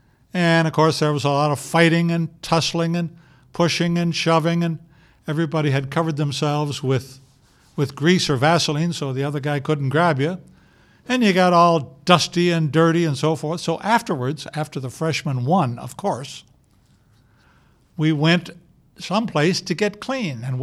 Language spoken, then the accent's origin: English; East Cleveland, Ohio, United States; When I grew up in East Cleveland in the 30s and the 40s, of course, this area was relatively close.